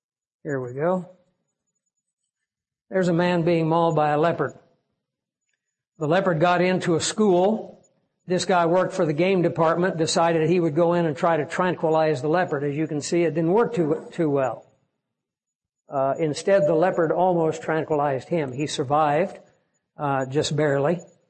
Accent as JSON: {"language": "English", "region": "Kansas", "country": "United States", "tie": "born or raised there", "said": "I had gone to Sunday school class at a little church that was in our area where I grew up in the Flint Hills of Kansas"}